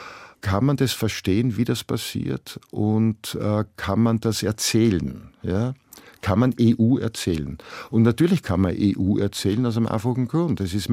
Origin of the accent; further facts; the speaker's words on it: Vienna, Austria; ich komme aus der Stadt, da gibt es keine Alpen, keine Almen, keine Lederhosen und ich bin Wiener